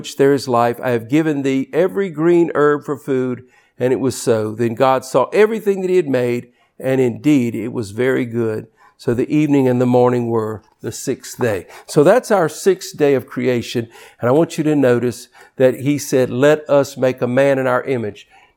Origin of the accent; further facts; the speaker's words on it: Louisiana, United States; I'm Cajun.